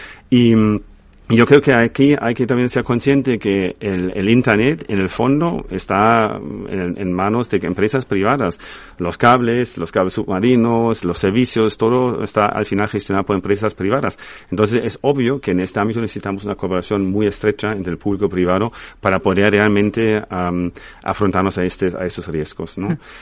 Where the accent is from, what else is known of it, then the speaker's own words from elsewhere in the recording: Germany; Spanish is a second language; yo soy alemán y entonces os puedo decir que en Alemania hay sitios bastante más populares con peor conectividad que en España